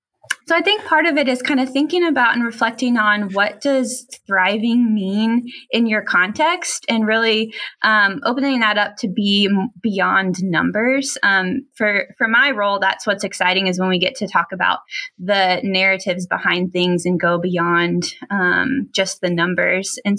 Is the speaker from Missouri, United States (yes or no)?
yes; Missouri, United States; I grew up in Northwest Missouri, and I've lived in the Columbia area for a little more than 10 years now.